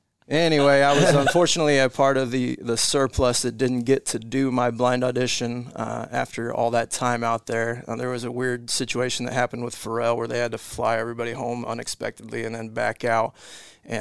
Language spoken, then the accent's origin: English; Bedford, Iowa, United States; also born or lived in Kansas / Colorado; Moved around a little bit, but kind of settled in Southwest Iowa, Bedford, Iowa, small town, about maybe 1,200 people. So that was kind of my upbringing. Like I said, bounced around a little growing up, Kansas, Colorado.